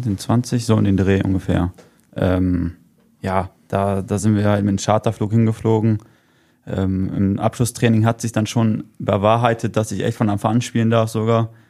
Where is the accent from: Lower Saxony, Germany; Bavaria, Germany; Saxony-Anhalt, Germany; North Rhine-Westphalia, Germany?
Lower Saxony, Germany; Idafehn; born or raised there